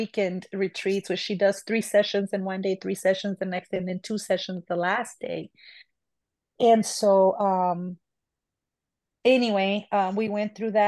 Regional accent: Missouri, United States; I'm from Missouri, so that's where my capital is

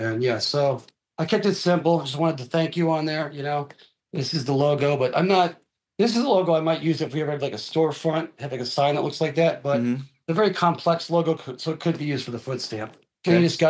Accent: Cleveland, Ohio, United States; Yeah, I'm from Cleveland.

